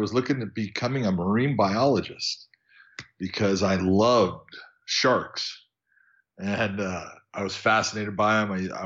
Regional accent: Los Angeles, California, United States; I was born basically in Los Angeles, California. I was born and raised there.

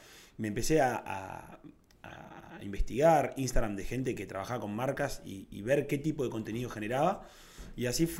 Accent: Tandil, Buenos Aires Province, Argentina; born there; nací en Tandil, una ciudad a 400 kilómetros de acá. Tengo 30 años

